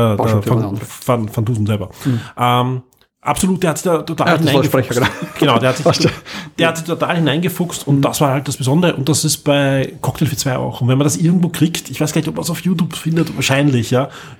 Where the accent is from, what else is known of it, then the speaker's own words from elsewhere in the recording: Austria; Wie gesagt, ich bin ja jemand, der in Österreich aufgewachsen bin.